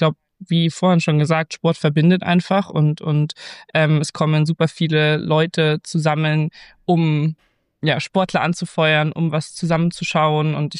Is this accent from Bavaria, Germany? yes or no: yes; Munich, Bavaria, Germany; erstmal ist München natürlich meine Heimatstadt, von daher sage ich immer, es ist die beste Stadt.